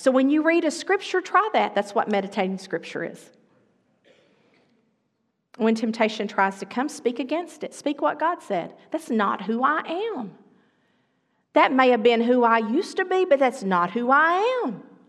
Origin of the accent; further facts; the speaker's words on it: Arkansas, United States; We're from Arkansas, we get that.